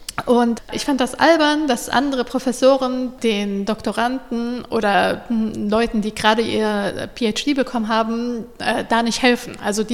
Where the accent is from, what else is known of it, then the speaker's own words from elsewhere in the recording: Germany; also born or lived in United States; Ich bin in den USA geboren und bin auch teilweise zur Schule gegangen, aber Abitur habe ich in Deutschland gemacht, das heißt, kulturell bin ich deutsch.